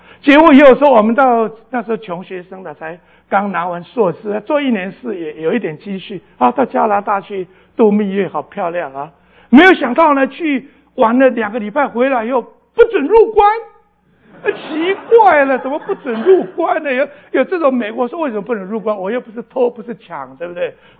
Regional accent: Taiwan; moved away as an adult; 我从小呢大概我在乡下长大，后来我大概初中毕业又特别努力就考到台湾最好的高中

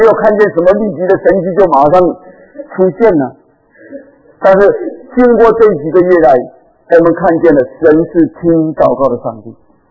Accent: Fujian, China; 我们闽南人有一句话是这样说的

